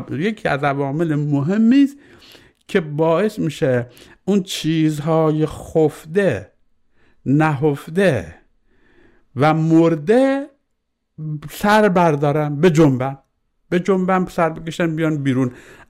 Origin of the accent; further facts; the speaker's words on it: Iran; ما به عنوان یک ایرانی شیعه و حتی مسلمان